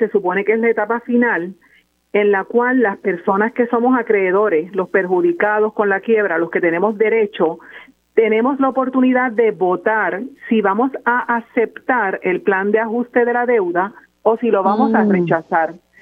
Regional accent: Puerto Rico; Ellos no saben lo que somos los puertorriqueños

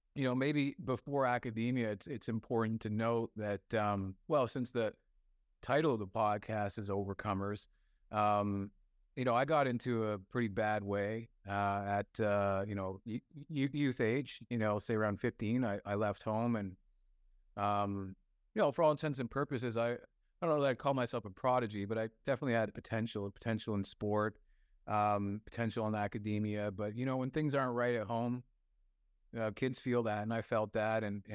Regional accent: Toronto, Ontario, Canada; So just growing up in Toronto, like kind of, you know, gangs stuff.

